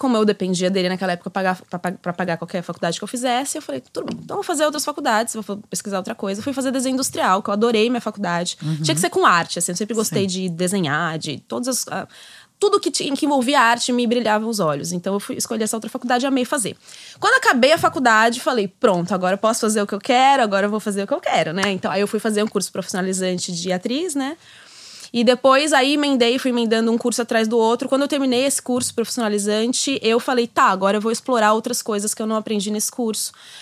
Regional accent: São Paulo, Brazil; Sou de São Paulo.

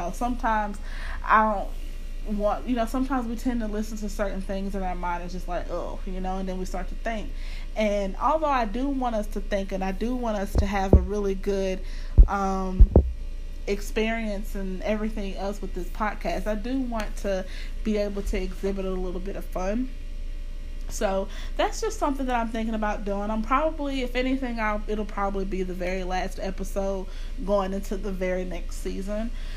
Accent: Louisiana, United States; now in Dallas, United States; And living in Dallas, Texas, I'm one of the odd men out here out here because I'm from Louisiana and I represent my home team very well.

